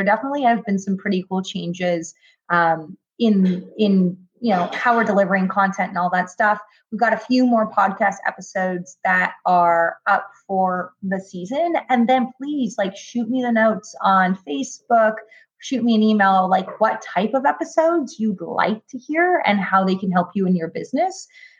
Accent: Portland, Oregon, United States; based in the Pacific Northwest, my hometown of Portland, Oregon

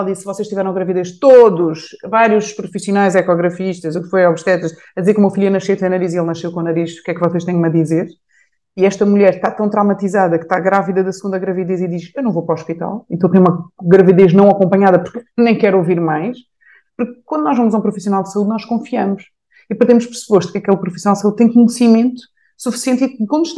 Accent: Angola; born there; Eu nasci em Angola, por exemplo

